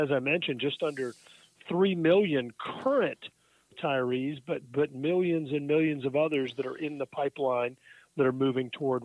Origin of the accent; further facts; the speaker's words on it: Louisiana, United States; particularly in things like disasters, hurricanes, my home state of Louisiana